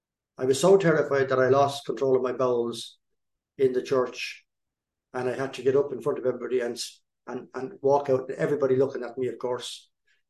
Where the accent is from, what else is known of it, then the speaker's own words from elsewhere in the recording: East Coast, Ireland; when I was seven in Ireland, I was born and raised in Ireland on the East Coast.